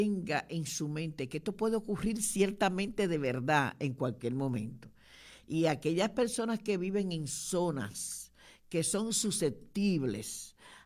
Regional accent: Dominican Republic; yo soy dominicana y en la República Dominicana, en mi tiempo de juventud, hubieron unos temblores de tierra

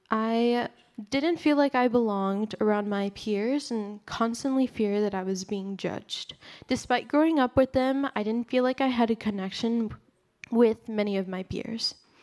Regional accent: Chicago, Illinois, United States; I'm not quite a fan of the cold, despite growing up in Chicago.

